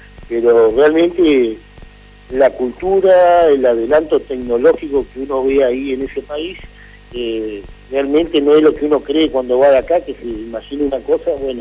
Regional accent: Argentina; moved away; como argentinos que vivimos afuera

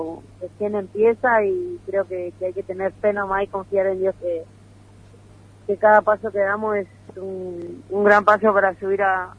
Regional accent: Posadas, Misiones, Argentina; now in Buenos Aires, Argentina; yo salí de Posada Misiones, de Huracán

